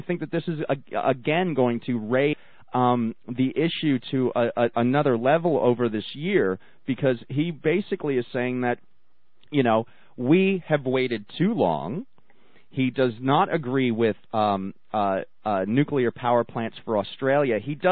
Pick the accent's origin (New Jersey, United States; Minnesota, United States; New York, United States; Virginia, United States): New Jersey, United States; I make no excuses for my home state.